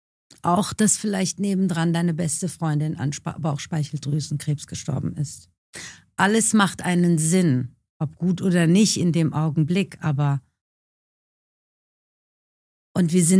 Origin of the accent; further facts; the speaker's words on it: Iran; now in Germany; Ich komme aus dem Iran